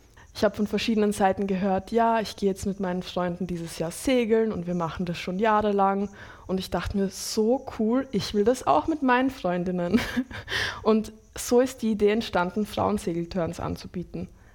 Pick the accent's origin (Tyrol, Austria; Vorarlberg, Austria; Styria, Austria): Styria, Austria; Graz; Nein, ich bin in Graz geboren.